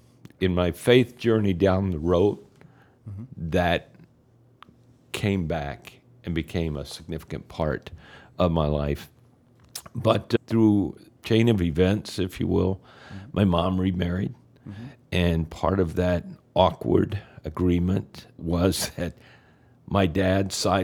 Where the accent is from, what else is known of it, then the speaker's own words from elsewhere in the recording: Texas, United States; I grew up in Texas. We ended up moving around a lot. My dad was in the oil business in Texas, so we ended up moving quite a bit. As part of growing up in the South